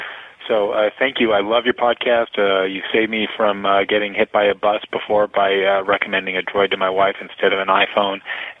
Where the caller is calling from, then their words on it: San Francisco, California, United States; I'm calling from the San Francisco Bay Area.